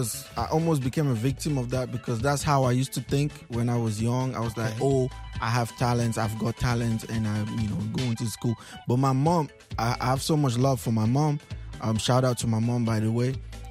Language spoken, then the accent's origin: English; Bamenda, Northwest Region, Cameroon; also born or lived in Sa; So I was born in Sa. Went to Bamenda when I was 5. Uh-huh. So I wasn't, you know, I kind of understand Banso a little bit. So I went to Bamenda, grew up, but I'm from the Com native.